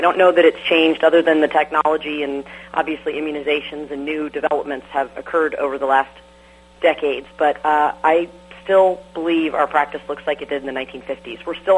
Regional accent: Washington, United States; I am in Washington State, and I'm in a small town, actually my hometown. I was born and raised here, and my father's been practicing as a pediatrician in this same town since 1970.

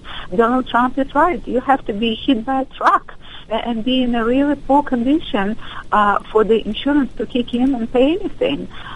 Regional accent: Moldova; I was born and raised in Moldova, which at the time was a part of the Soviet Union. Currently, it is a separate nation.

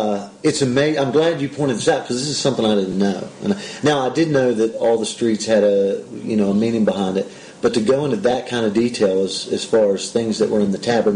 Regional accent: West Virginia, United States; now in Efrat, Illinois, United States; my street that I grew up in West Virginia is called Paula Boulevard.

